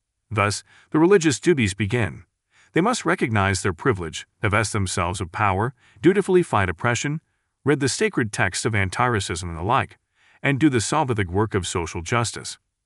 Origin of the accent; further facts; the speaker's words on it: Michigan, United States; when I later began teaching in my home state of Michigan.